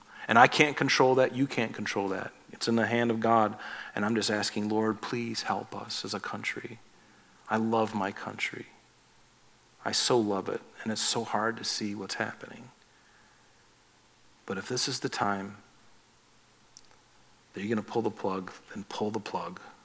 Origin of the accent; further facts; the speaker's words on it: United States; because I'm an American.